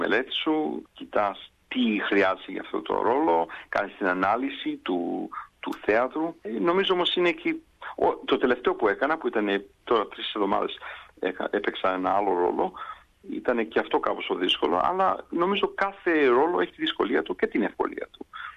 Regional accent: Melbourne, Victoria, Australia; also born or lived in Athens / New York; Μεγάλωσα εδώ, γεννήθηκα στην Αθήνα, ναι. Αλλά εδώ μεγάλωσα όλη τη ζωή μου, εκτός που πήγα στη Νέα Υόρκη για 9 χρόνια.

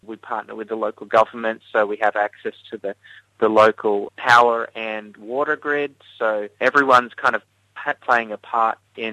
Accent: Australia; When I enter into the country and find out I'm an Australian

